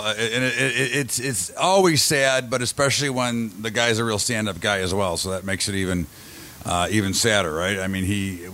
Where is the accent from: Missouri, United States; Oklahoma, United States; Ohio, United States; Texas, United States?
Missouri, United States; But, you know, I'm from Missouri. You got to show me.